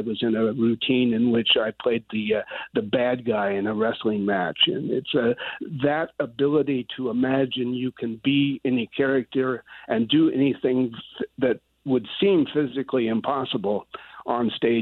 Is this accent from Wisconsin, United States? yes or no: no; Iowa, United States; I returned to my home state. I had come within 1 year of a journalism degree, and I returned to Iowa City to the university there